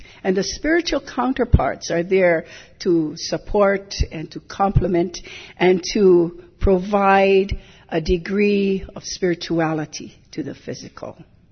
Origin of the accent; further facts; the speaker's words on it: Hilo, Hawaii, United States; I was born and raised in Hilo of Hawaiian ancestry.